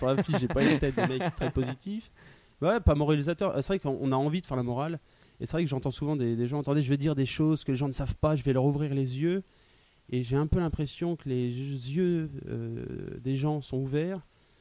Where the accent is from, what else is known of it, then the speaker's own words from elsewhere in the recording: Bourges, Centre-Val de Loire, France; Ouais, je viens de Bourges.